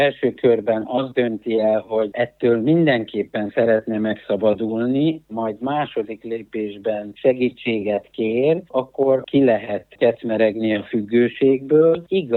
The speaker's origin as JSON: {"language": "Hungarian", "town": "Târgu Mureș", "region": "Mureș County", "country": "Romania", "said": "Én is Marosvásárhelyi vagyok"}